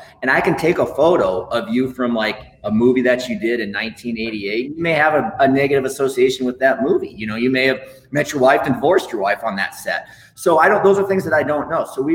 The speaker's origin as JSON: {"language": "English", "region": "Iowa", "country": "United States", "tie": "born or raised there", "said": "I grew up in Iowa and we used to drive up to Minneapolis to watch Kevin Garnett in high school."}